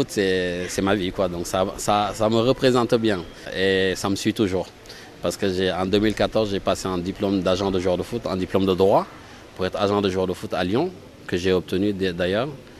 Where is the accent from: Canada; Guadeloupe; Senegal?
Senegal; Casamance; Je suis d'origine du Sénégal et plus précisément de la Casamance.